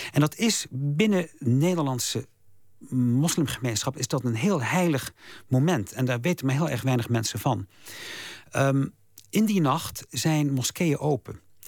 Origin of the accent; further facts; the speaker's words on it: Netherlands; als Hollander een moskee komt binnen